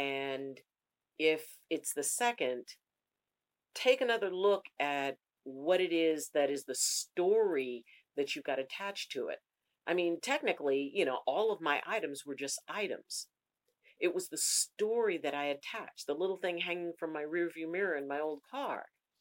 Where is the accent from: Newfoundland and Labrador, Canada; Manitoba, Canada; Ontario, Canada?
Newfoundland and Labrador, Canada; born there; I'm an Air Force brat. I was born in Ernest Arman Air Force Base in Newfoundland, Canada. And, you know, so we moved a lot and we never really had roots.